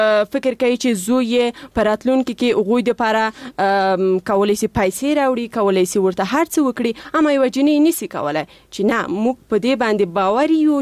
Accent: Paktia, Afghanistan; زه د پکتیا د دس یو ولسوالیم چې اصلا الته د انجونو لپاره هیڅ کوانځای نشته

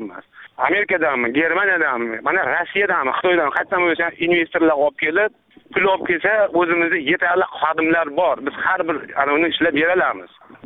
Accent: Kokand, Fergana Region, Uzbekistan; men Qo'qondanman

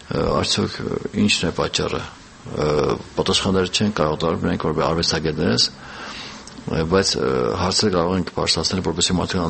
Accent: Georgia; երկուս էլ Վրաստանից ենք, Վրացահայ

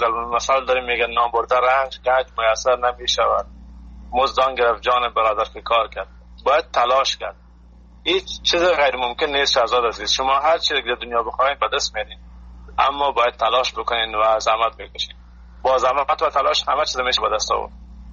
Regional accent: Afghanistan; من به نمایندگی از افغانستان رو شرکت میکنم. عشق وطنم هست، ما وطنم هیچ وقت فراموش نمی کنم، بسیار دوست دارم وطنم.

